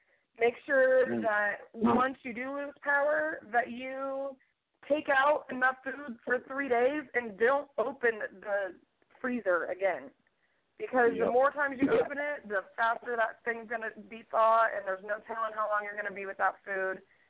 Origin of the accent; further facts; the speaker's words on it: Tornado Alley, United States; You know, I grew up in Tornado Alley